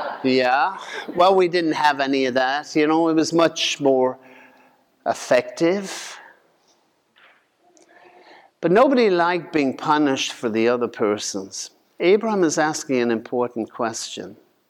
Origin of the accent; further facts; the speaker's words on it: Ireland; When I was growing up in Ireland, seeing it